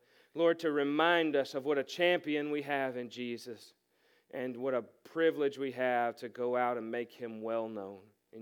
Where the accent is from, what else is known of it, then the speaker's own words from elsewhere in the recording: North Carolina, United States; I'm from Warren County, that ought to cover it.